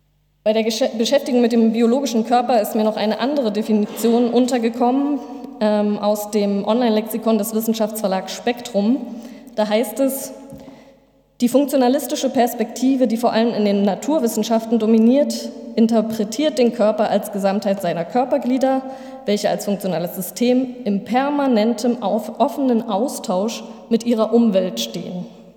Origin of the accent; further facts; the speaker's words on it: East Germany, Germany; born there; ich bin selbst noch im Osten geboren